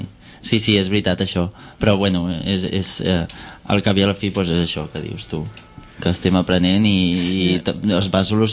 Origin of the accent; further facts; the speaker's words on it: Alicante, Valencian Community, Spain; now in Barcelona, Spain; jo fa poc temps que visc al barri. Jo sóc d'Alacant, no sóc de Barcelona, i vaig viure a Gràcia 4 anys.